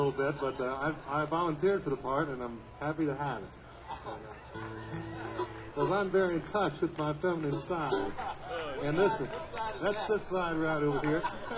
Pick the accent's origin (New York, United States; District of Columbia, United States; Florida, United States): District of Columbia, United States; Washington; we're from the Washington, D.C. area. And it's, of course, the homicide capital of America.